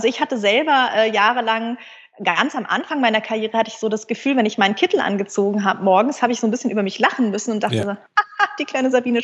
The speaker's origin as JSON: {"language": "German", "town": "Munich", "region": "Bavaria", "country": "Germany", "tie": "born or raised there", "said": "Ich bin ein Münchner Kindl und konnte, glaube ich, eher Skifahren als laufen."}